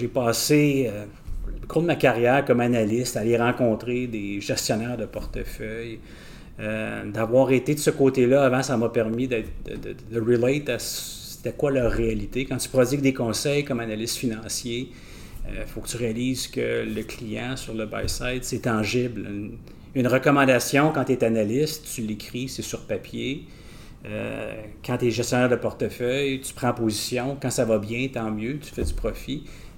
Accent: Quebec City, Quebec, Canada; now in Montreal, Canada; Je suis parti de Québec, je suis venu vivre à Montréal.

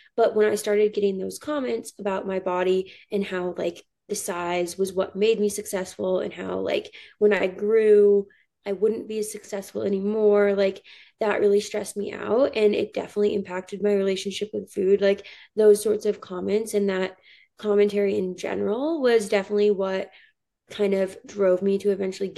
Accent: Alaska, United States; Yeah. So growing up, like since I had always experienced that, I like didn't really think

